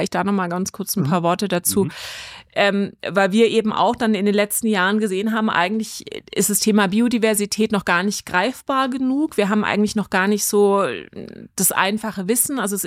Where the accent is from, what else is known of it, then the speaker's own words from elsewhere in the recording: Stuttgart, Baden-Württemberg, Germany; ich komme aus Stuttgart.